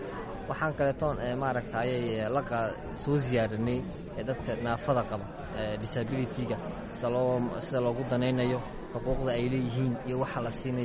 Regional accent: Djibouti; Waxaan ka socdaa Jabuuti.

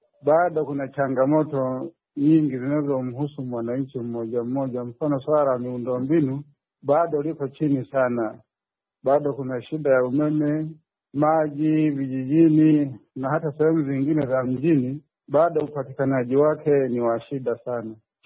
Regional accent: Kahama, Shinyanga, Tanzania; natokea Nyashindi Kahama, sasa hivi niko safarini Zanzibar.

